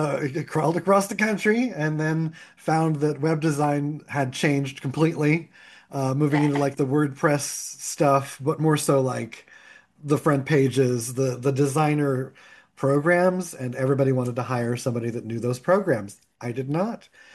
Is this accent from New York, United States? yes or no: no; Pennsylvania, United States; I grew up in Pennsylvania in a little know-nothing town, and was just this creative, amazing, fabulous creature who was like, what am I doing here?